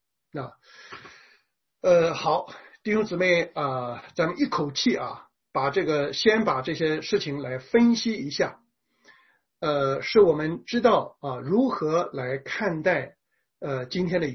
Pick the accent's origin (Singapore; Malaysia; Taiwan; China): China; 我们中国人是不知道有救主的啊